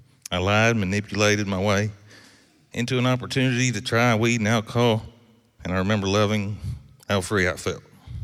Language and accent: English; Owensboro, Kentucky, United States; born there; I'm 41 years old. I was born here in Owensboro, Kentucky. January 1984.